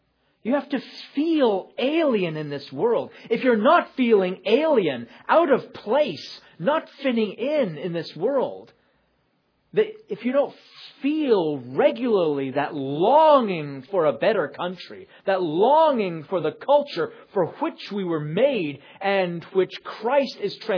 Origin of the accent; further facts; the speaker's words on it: New York, United States; maybe I'm just speaking as a New Yorker, where you can live that way.